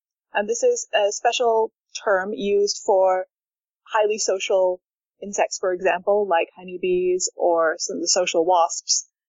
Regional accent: Ottawa, Ontario, Canada; moved away as an adult; now in Berlin, Germany; I am in Berlin, where I've been doing my master's degree, but I'm originally from Ottawa in Canada. I actually came to Berlin a while before I started studying, because when I finished high school in Canada

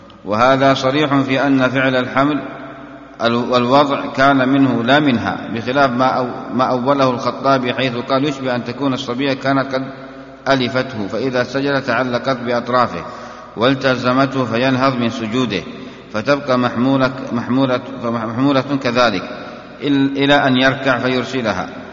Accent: Yemen; يعني هذا الفعل جائز عندنا في اليمن

